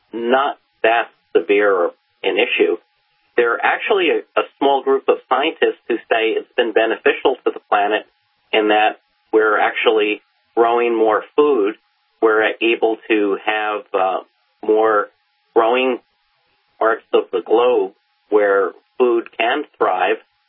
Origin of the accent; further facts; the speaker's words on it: New York, United States; I grew up on Long Island with the Long Island Expressway.